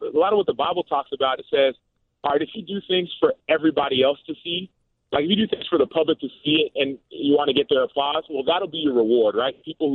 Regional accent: Texas, United States; In fact, even though I grew up in Texas, my brother, he was the first one in … to play football

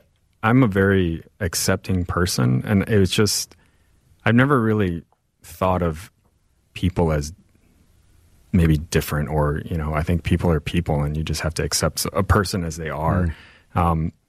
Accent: St. Louis, Missouri, United States; also born or lived in Mexico City, Mexico / Mérida, Mexico; Yeah, I was born in Mexico City and shortly after moved to Mérida, Yucatan, where my family's from. Lived there till I was about five or six. And then my father got a job in St. Louis, Missouri, and moved my mom and my brother to St. Louis. So I grew up in St. Louis.

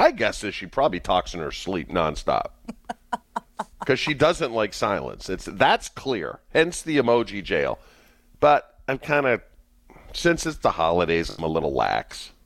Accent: Massachusetts, United States; I never knew my neighbors when I grew up in Mass.

